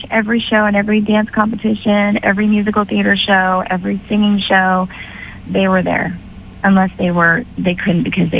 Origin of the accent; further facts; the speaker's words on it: Castro Valley, California, United States; You know, I grew up in Castro Valley, and we had a Castro Valley Fall Festival